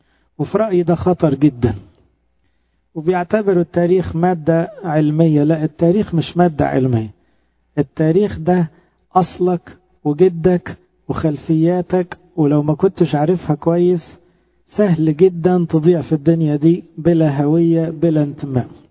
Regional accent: Egypt; طبعا ده بيدينا احنا امتياز كمصريين

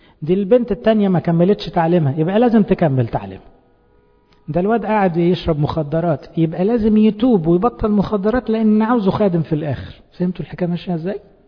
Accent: Egypt; واحنا كلنا كمصريين نشحت من بره

